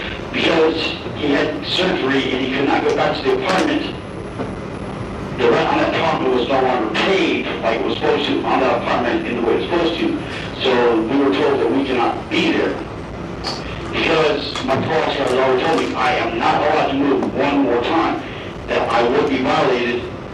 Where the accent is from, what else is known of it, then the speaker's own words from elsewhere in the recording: New Mexico, United States; because I'm not from Arizona. I'm from New Mexico, where all of my family is.